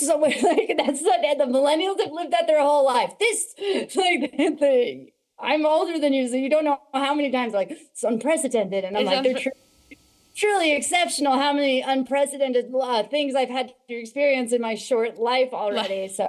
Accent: Oakland, California, United States; growing up in Oakland, California in the 90s

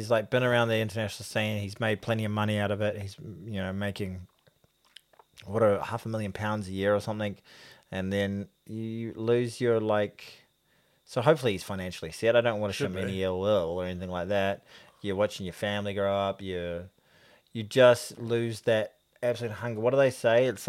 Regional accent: New Zealand; As a New Zealander, I judge international teams on how well they do against my team.

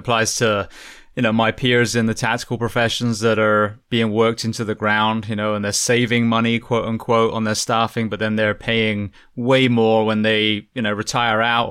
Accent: England, United Kingdom; growing up in England, we had BSE.

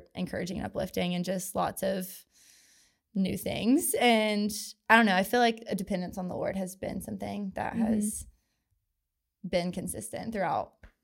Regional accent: Knoxville, Tennessee, United States; but I'm originally from Knoxville, so born and raised here.

